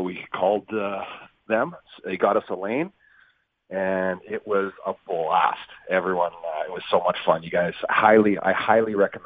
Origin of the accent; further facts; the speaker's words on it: Red Deer, Alberta, Canada; now in Calgary, Canada; Yeah, Calgary, Alberta, about an hour and 15 up the road from Red Deer, Alberta, my hometown.